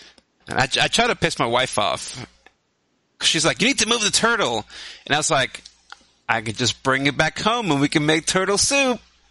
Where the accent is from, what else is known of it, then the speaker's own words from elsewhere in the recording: New York City, New York, United States; moved away as an adult; I grew up in New York City, but. As I got older, I realized, like, this fucking blows. So I left.